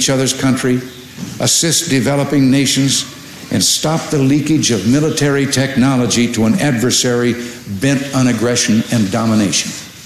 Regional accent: California, United States; Being a Californian

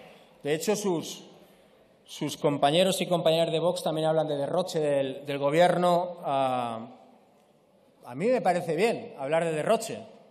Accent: Santa Coloma de Gramenet, Catalonia, Spain; yo tengo 41 años y yo nací en Santa Coloma de Gramenet, todo el mundo lo sabe.

